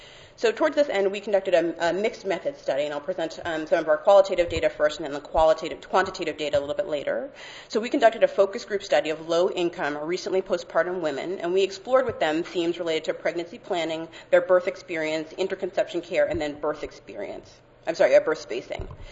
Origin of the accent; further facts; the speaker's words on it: New York, United States; I'm from New York, so bagels and BIALIs are very close to my heart, so that's what I knew.